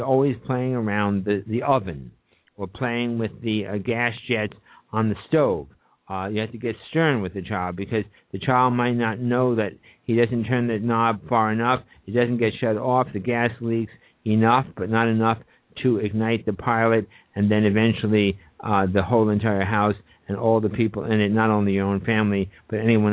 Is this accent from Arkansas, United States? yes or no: no; New York, United States; I'm a New Yorker myself